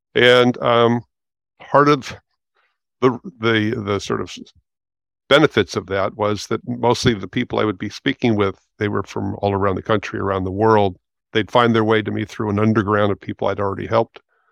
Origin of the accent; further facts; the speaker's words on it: Los Angeles, California, United States; So I'm 70 years old, and I grew up in West Los Angeles. And at age 11, with some friends, we did a junior lifeguard program right by Santa Monica Pier.